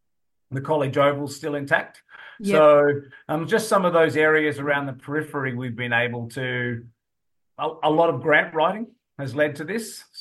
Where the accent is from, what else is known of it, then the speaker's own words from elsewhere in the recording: Kingaroy, Queensland, Australia; that journey really started growing up in Kingaroy in Queensland. So I grew up on peanut farms and a Hereford stud.